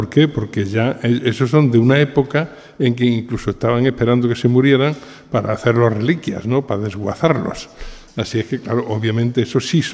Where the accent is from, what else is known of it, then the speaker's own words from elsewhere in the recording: Jaén, Andalusia, Spain; Por ejemplo, yo soy de Jaén.